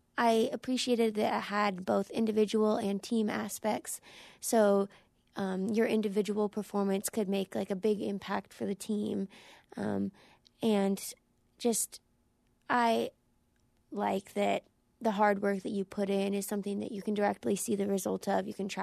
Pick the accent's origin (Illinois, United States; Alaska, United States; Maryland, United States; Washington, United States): Alaska, United States; Kenai; So I grew up in Kenai, Alaska. It's south central, and it's close to a lot of other towns, but Kenai and Kenai High School is where I kind of identify with.